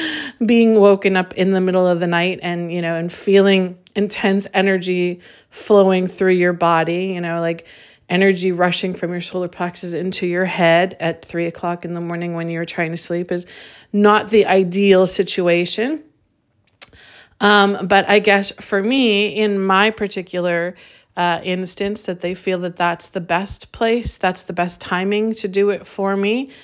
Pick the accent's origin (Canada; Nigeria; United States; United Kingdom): Canada; Saskatchewan; moved away; Funny because I was born in Saskatchewan and raised in Saskatchewan, which truly is cold.